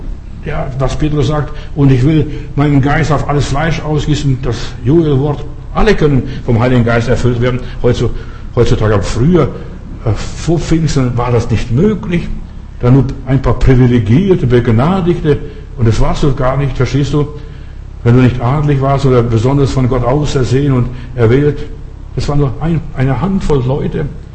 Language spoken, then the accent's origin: German; Lithuania; Ich kriege vorgestern einen Anruf aus Litauen, wo ich herkomme.